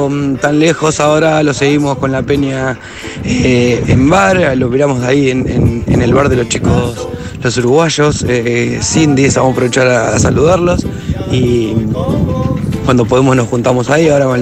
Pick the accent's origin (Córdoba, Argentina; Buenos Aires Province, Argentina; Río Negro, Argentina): Buenos Aires Province, Argentina; Mar del Plata; Soy de Mar del Plata, provincia de Buenos Aires.